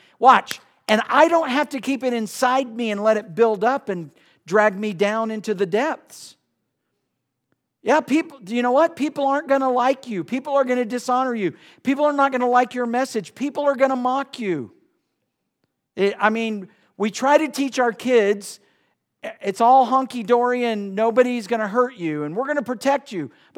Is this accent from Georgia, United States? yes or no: yes; Georgia, United States; growing up in Georgia, we had no choice. It was yes, ma'am, yes, sir.